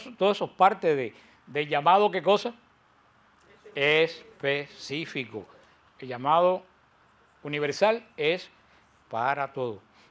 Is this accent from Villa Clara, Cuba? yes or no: no; Pinar del Río, Cuba; de allá de mi tierra, de Pinal del Río